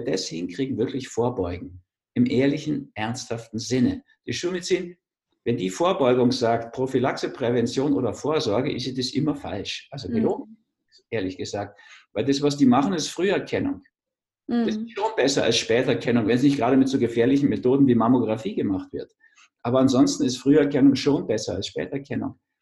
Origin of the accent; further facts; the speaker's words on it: Berlin, Germany; Und sonst hätte ich meine Jugend in Berlin wahrscheinlich gar nicht überstanden.